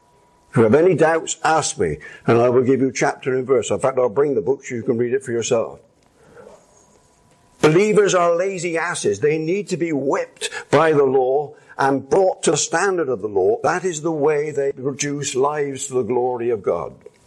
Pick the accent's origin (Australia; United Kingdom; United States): United Kingdom; England; I am an Englishman. Some of you are English too. That means I have Puritan genes within me. I can't do anything about it. Because I'm an Englishman, there are certain views I have.